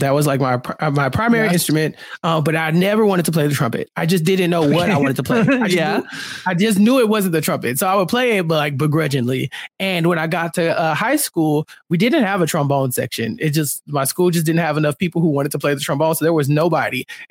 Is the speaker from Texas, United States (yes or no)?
yes; Texas, United States; So I'm from Texas, right? And football is such a big deal here